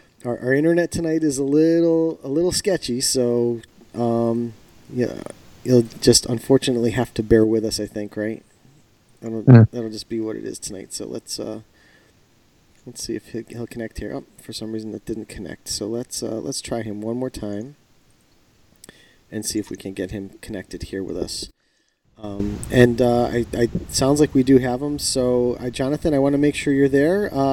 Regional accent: United States; but for me as an American, and I think for you as an American

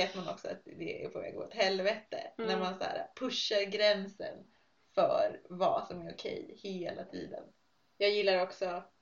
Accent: Stockholm, Stockholm County, Sweden; vi kom ju från Stockholm.

